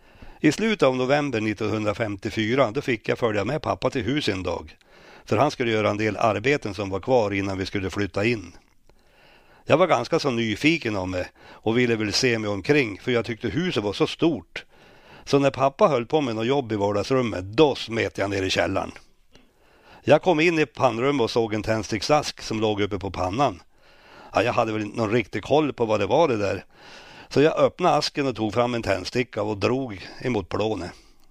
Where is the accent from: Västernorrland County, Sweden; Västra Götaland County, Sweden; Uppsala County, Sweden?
Västernorrland County, Sweden; Örnsköldsvik; born there; Jag föddes på Öviks BB den 16 juli 1948 och det var med en väldig fart ska jag säga.